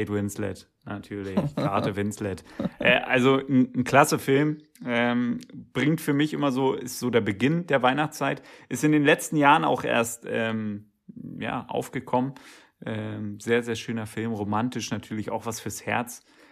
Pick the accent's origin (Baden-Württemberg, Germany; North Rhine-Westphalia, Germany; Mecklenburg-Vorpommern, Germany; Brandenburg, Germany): Brandenburg, Germany; Bei uns in Brandenburg, da gab es auch eher so die Märchenfraktion